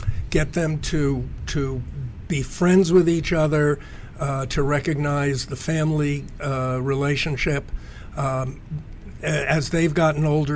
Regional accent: New York City, New York, United States; First in Queens, and then in Manhattan.

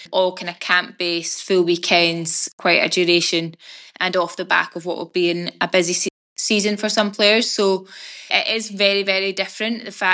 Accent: New Zealand; emotional before we played New Zealand, that being our home country.

